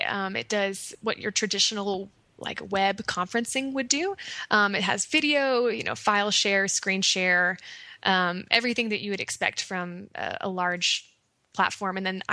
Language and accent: English; Austin, Texas, United States; because I'm from Austin, Texas, where everyone is a Wi-Fi, a laptop toter